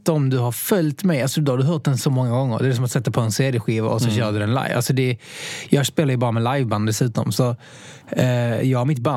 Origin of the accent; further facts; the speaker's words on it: Helsingborg, Skåne, Sweden; Så det var 60 pass tror jag, som tävlade i Helsingborg då, där jag kommer ifrån.